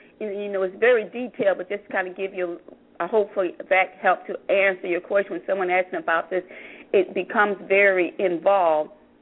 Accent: New York, United States; now in Florida, United States; And growing up in New York, and then when I came to Florida and was in the insurance industry as a claims adjuster

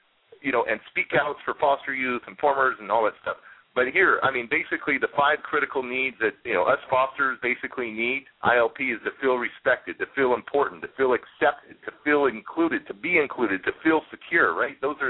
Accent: Oakland, California, United States; also born or lived in Hayward; I grew up in Hayward and Oakland

